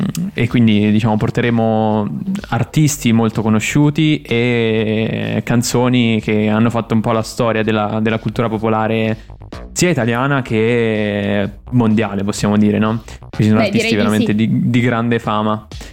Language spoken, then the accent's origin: Italian; Perugia, Umbria, Italy; Io sono di Perugia, quindi ci abbiamo tenuto a farla dialettale.